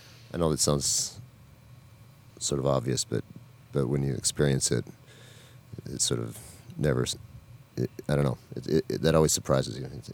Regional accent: Minnesota, United States; Growing up in Northwest Minnesota, pretty rural and detached from the world.

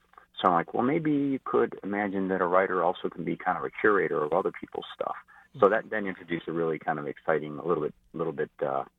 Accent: Chicago, Illinois, United States; in the Catholic purgatory that I grew up in Chicago, that was kind of like the DMV.

